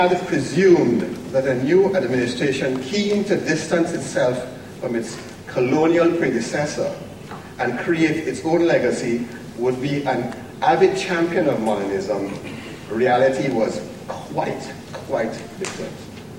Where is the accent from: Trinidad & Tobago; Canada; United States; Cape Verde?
Trinidad & Tobago; now in Barbados; But Barbados is a small country, and I'm from Trinidad, so I was a foreigner too.